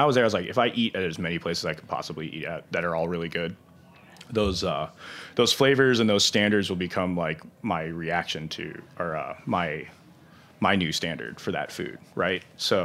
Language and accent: English; St. Louis, Missouri, United States; Because at the end, I'm still from St. Louis too.